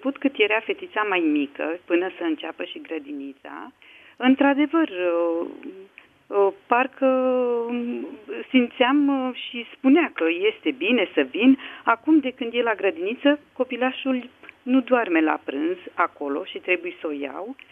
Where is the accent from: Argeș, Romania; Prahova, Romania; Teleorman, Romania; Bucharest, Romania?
Prahova, Romania; Ploiești; Eu nu pot să plec decât vineri seara, că sunt de la Ploiești.